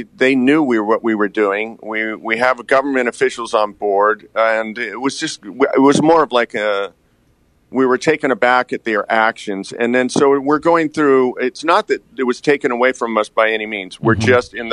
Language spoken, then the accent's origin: English; Laguna Beach, California, United States; I grew up in Laguna Beach, California, so I was a surfer before I was a diver